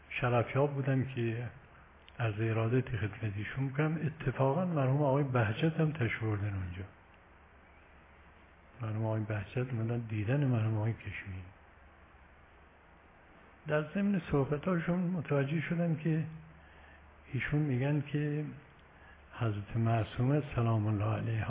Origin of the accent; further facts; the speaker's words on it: Yazd, Iran; از شهر ما من سراغ داره، ما یزدی هستیم